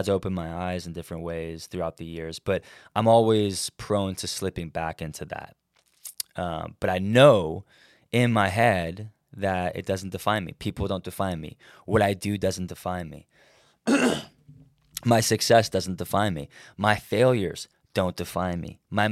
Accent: United States; But because we grew up in America where the norm was longer board shorts

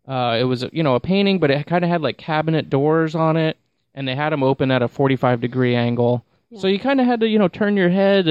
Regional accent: St. Petersburg, Florida, United States; It's like, dude, I'm from St. Petersburg. I'm from the top, one of the top 10 dangerous cities in America.

